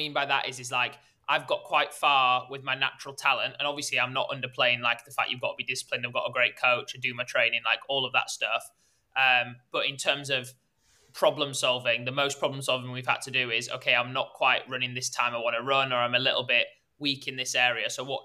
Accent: Leeds, Yorkshire and the Humber, United Kingdom; now in Cambridge, United Kingdom; I'm based in Cambridge at the moment, run for Cambridge and Coleridge. I'm originally from Leeds.

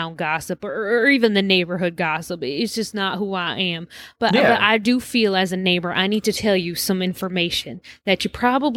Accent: the South, United States; Yeah, and I'm from the South

